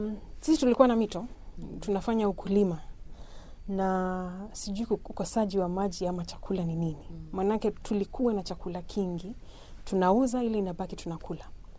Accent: Nyeri, Nyeri County, Kenya; natoka Kenya. Mimi ni mwanaharakati wa mazingira. Nimezaliwa mahali panaitwa Nyeri. Kenya ina kaunti 47 na nimetoka kwa moja inayoitwa Nyeri. Nikalelewa pale karibu na mlima Kenya, pale chini ya mlima.

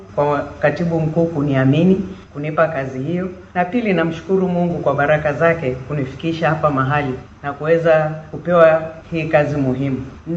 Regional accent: Tanzania; Mimi nikiwa nimetoka Tanzania, Afrika, pia ni kwenye maeneo ya nchi zinazoendelea

